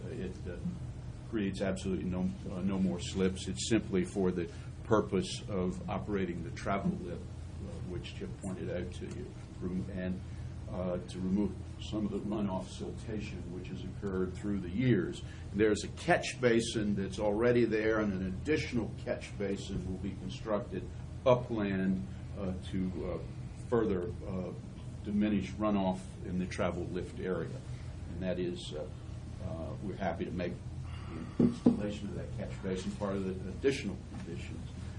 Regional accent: Irvington, Virginia, United States; from Irvington

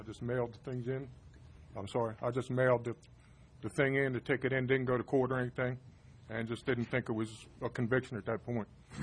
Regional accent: Baltimore, Maryland, United States; I came from Baltimore.

